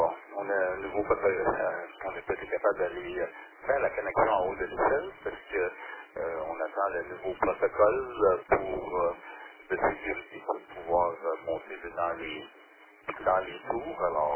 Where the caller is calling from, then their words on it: Saint-Lazare, Quebec, Canada; Et ici, on vient de Saint-Lazare.